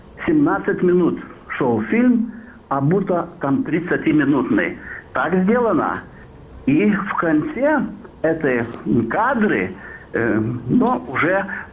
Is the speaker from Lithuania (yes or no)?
yes; Kaunas, Kaunas County, Lithuania; я из Каунаса, или в Каунасе